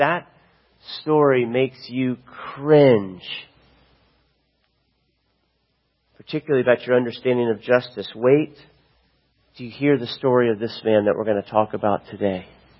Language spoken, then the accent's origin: English; Florida, United States; I grew up in Florida, and anyone in Florida during the 70s or 80s knew Ted Bundy.